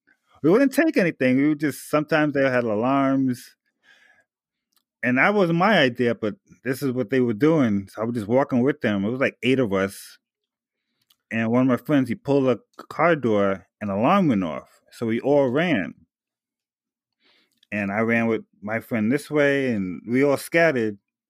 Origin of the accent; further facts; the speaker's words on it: Queens, New York, United States; when I grew up in Jamaica, Queens, in like the late 90s, it was all black people around me.